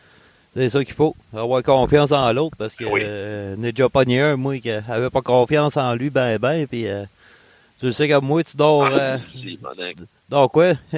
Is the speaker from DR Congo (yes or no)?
no; Saint-Georges-de-Beauce, Quebec, Canada; Ça est arrivé dans mon patelin à Saint-Georges-de-Beauce.